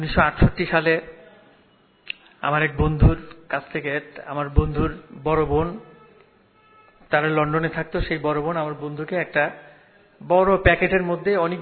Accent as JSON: {"language": "Bangla", "town": "Dhaka", "region": "Dhaka Division", "country": "Bangladesh", "tie": "born or raised there", "said": "আমার যে জন্ম হয় পুরনো ঢাকায়, সেটা জেলখানার উল্টো দিকে, ঢাকা কেন্দ্রীয় কারাগারের উল্টো দিকে, মৌলভীবাজার।"}